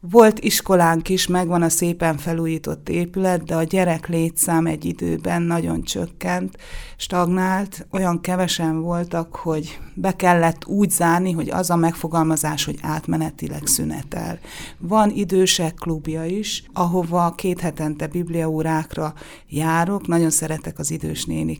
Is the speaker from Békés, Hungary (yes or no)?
no; Nyírbogát, Szabolcs-Szatmár-Bereg, Hungary; A Nyírbogáti, mert ott töltöttem a gyermekkoromat, református templomot